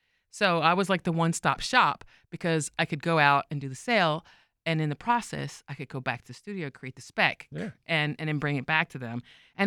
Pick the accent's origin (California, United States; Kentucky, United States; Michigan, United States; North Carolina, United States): North Carolina, United States; Salisbury; It was in my hometown of Salisbury, North Carolina.